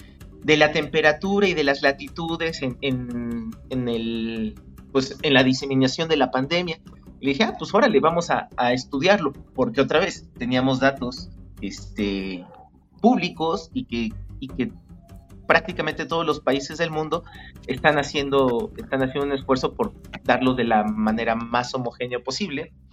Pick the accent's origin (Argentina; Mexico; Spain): Mexico; Somos puros mexicanos